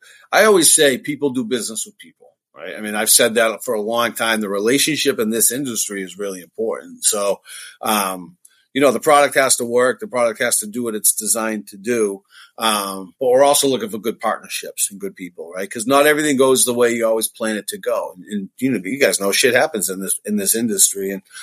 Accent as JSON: {"language": "English", "town": "Boston", "region": "Massachusetts", "country": "United States", "tie": "born or raised there", "said": "So grew up in Boston, still live in Boston."}